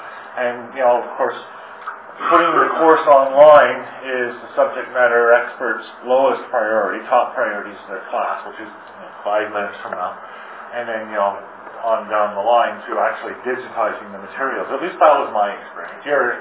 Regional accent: Canada; For those of you who don't know … I'm here from Canada.

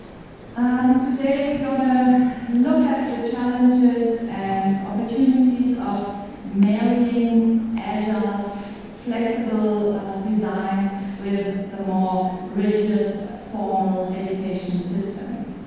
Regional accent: Berlin, Germany; from Berlin.

